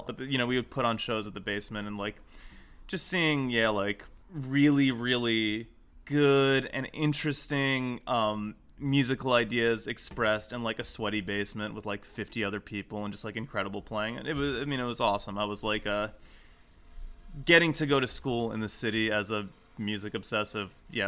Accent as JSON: {"language": "English", "region": "New York", "country": "United States", "tie": "born or raised there", "said": "I grew up in Westchester, New York."}